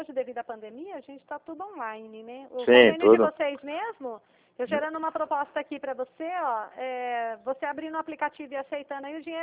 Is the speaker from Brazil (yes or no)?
yes; Dracena, São Paulo, Brazil; Eu sou de Dracena, interior do estado de São Paulo.